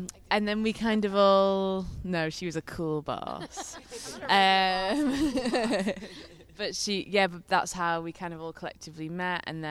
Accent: Chesterfield, East Midlands, United Kingdom; moved away as an adult; now in Cardiff, United Kingdom; I'm actually from Chesterfield in Derbyshire, close to Sheffield. I moved to Cardiff about 8 years ago now.

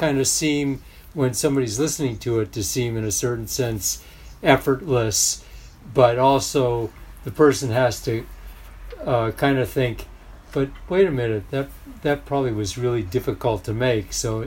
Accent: Sparks, Nevada, United States; from Sparks.

